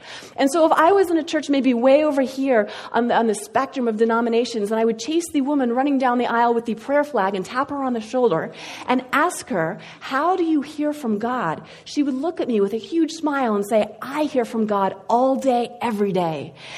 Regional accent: Steamboat Springs, Colorado, United States; So I grew up largely in Steamboat Springs, Colorado, but those years of moving around really affected my spiritual life.

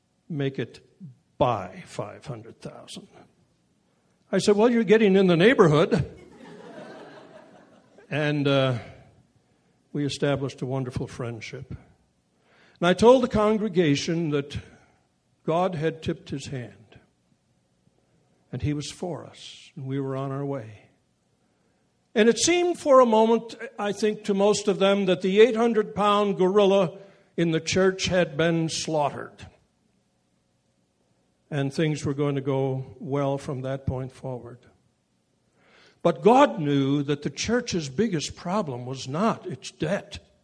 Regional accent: California, United States; and I had just taken a very troubled church in the Detroit area of Michigan, and it was winter, and we're from California.

